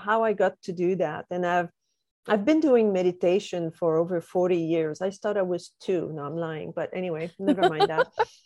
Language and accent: English; Canada; now in Vancouver, Canada; I'm French Canadian. I live in Vancouver, British Columbia. I've been here 25 years, so it's pretty much home now.